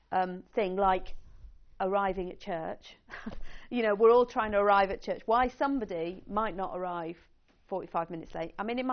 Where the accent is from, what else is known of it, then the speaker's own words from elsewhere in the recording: Israel; moved away as an adult; now in United States; tell me, what was it like growing up in Israel? Of all conversation openers, this was my least favourite. I've been hearing it ever since moving to the States to begin my university studies.